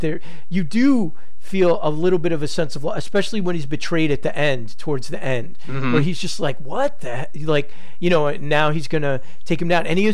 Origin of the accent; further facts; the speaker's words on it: New York City, New York, United States; maybe it's just because I grew up in and around New York City when I was a little kid